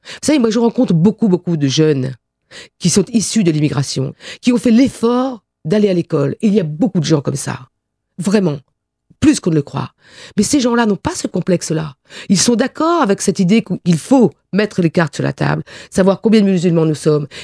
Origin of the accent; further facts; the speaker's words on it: France; Moi, je suis française.